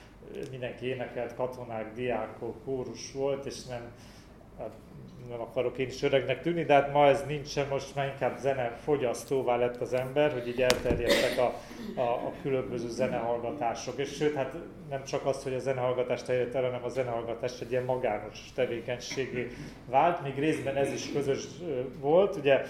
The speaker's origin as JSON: {"language": "Hungarian", "region": "Budapest", "country": "Hungary", "tie": "born or raised there", "said": "én Budapesten nőttem föl"}